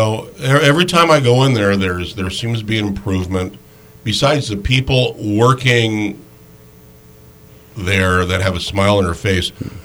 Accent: Alaska, United States; yes, I'm from Alaska. I'm not from Texas. Yeah. I am not that bold with heat. I'm Italian.

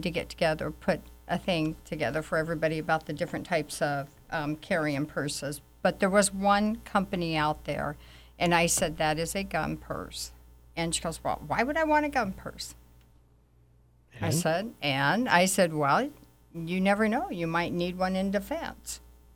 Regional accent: Idaho, United States; And I'm from Idaho. The potatoes were a little watery.

